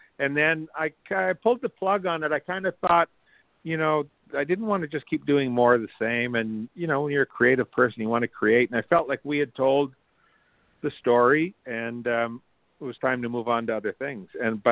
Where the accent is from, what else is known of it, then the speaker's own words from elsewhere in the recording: Saskatchewan, Canada; moved away; That's what I did growing up. I'm from a small farming town in northeast Saskatchewan